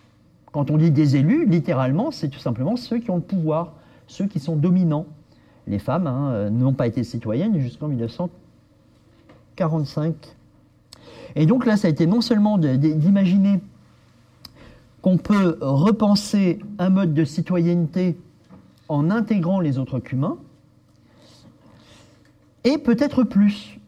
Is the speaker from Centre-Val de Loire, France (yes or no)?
yes; Blois, Centre-Val de Loire, France; born there; now in Tours, France; Je suis moi ligérien depuis que je suis né, puisque je suis né à Blois et je vis à Tours. Et donc maintenant, justement, je me renomme ligérien, c'est-à-dire habitant de Loire. Je ne suis pas simplement blaisois ni tourangeau, je suis ligérien.